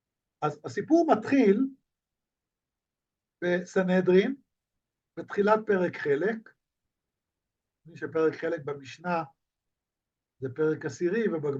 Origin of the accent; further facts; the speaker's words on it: Haifa, Haifa District, Israel; מכירים בחיפה, אני חיפאי.